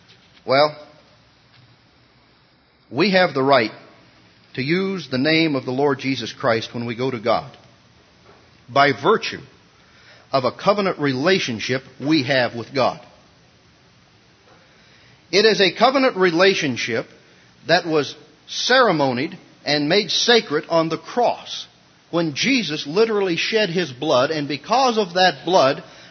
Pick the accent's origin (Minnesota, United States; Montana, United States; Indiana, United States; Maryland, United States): Montana, United States; When I was a little kid, I was raised on Indian reservation.